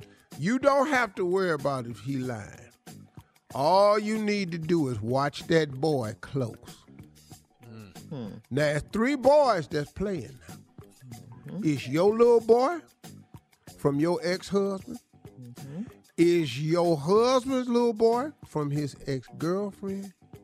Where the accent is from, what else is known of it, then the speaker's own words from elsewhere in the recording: West Virginia, United States; I'm from West Virginia. I've seen a couple of people that stayed up the road.